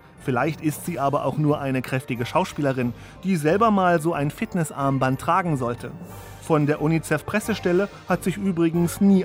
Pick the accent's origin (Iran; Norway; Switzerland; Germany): Germany; Wir Deutschen